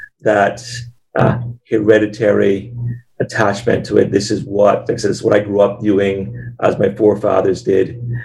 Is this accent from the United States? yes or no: no; Cayman Islands; So I grew up fishing here in Cayman, and that was what introduced me, and then snorkeling, and then getting into scuba diving